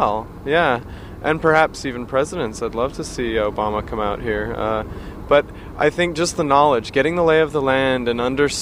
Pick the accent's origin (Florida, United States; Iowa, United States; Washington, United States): Washington, United States; Seattle; born or raised there